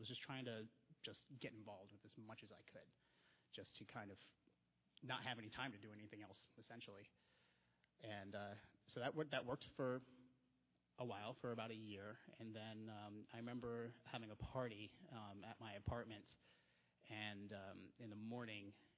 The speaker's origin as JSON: {"language": "English", "town": "Raleigh", "region": "North Carolina", "country": "United States", "tie": "born or raised there", "said": "I grew up in Raleigh. I went to all my grade school in Raleigh, North Carolina, which I guess is relatively big. I moved on to a bigger city after that."}